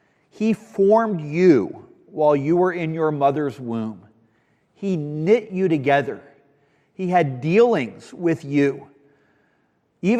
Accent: Webster, Texas, United States; born there; But I was born there in Webster, Texas.

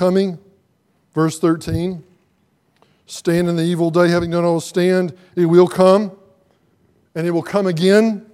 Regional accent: Texas, United States; now in Ohio, United States; we live in Ohio now. We're so thankful to live there. We love it. But I'm a Texan.

